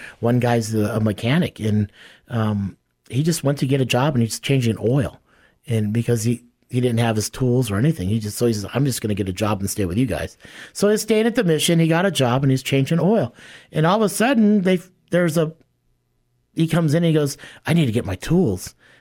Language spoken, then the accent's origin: English; Hawaii, United States; now in Sioux Falls, United States; You know, I came from Hawaii. I get homelessness in Hawaii.